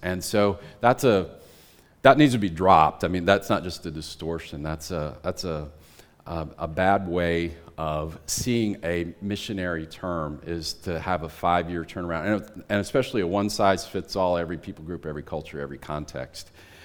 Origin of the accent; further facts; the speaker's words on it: United States; and I'm from America, for crying out loud.